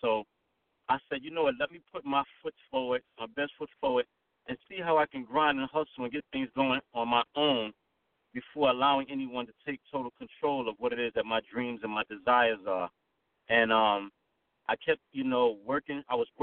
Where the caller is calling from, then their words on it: New York City, New York, United States; I'm calling from NYC, from New York City.